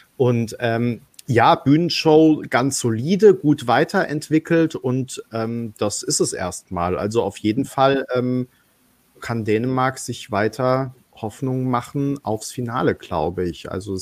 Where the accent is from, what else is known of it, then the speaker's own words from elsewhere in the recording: Baden-Württemberg, Germany; weil da, wo ich herkomme, ursprünglich aus der Kurpfalz im schönen Baden-Württemberg, da tendieren wir ja eher dazu, und das ist auch manchmal mein Problem, dass man die weichen Konsonanten eher hart ausspricht.